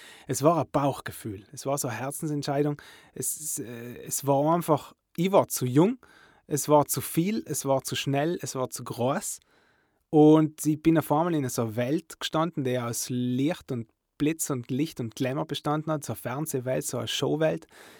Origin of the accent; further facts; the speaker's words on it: Bolzano, Trentino-Alto Adige, Italy; Und ich bin aus Bozen und ich bin Sänger, ich bin Musiker, ich bin Songwriter.